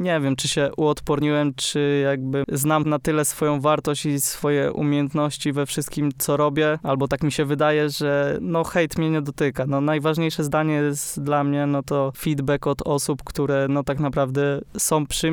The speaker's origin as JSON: {"language": "Polish", "town": "Brodnica", "region": "Kuyavian-Pomeranian Voivodeship", "country": "Poland", "said": "bo ja sam jestem z Brodnicy. To jest jakieś 120 kilometrów od Olsztyna."}